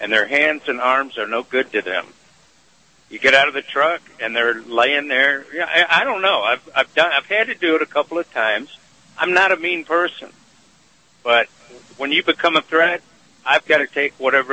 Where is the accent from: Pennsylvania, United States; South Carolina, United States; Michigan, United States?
Michigan, United States; Detroit; growing up in Detroit, for anyone that's listening, keep your head up